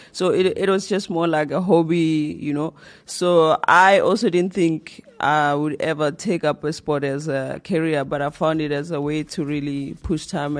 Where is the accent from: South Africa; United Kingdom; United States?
South Africa; Limpopo; Was born and raised in Limpopo province.